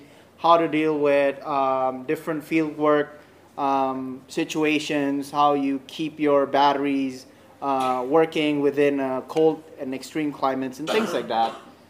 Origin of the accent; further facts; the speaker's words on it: Indonesia; English is a second language; Oh, I'm also from Indonesia.